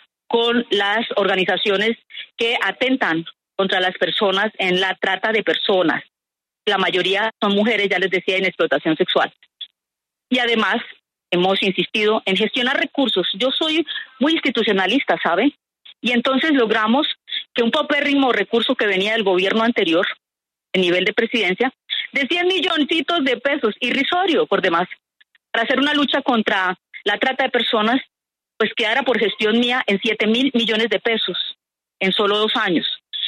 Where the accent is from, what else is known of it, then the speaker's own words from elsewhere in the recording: Aguazul, Casanare, Colombia; Yo vengo de un pueblo, yo soy de Aguasul, Casanare. Yo vengo de un pueblo donde los niños hoy medianamente saben o saben bien el inglés.